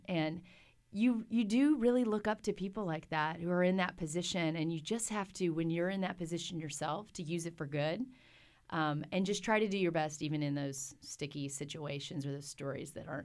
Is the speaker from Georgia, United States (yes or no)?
no; Mexia, Texas, United States; I consider Mejia a footloose town. All the churches got together, and they decided they did not want MTV to come to our television, our cable network.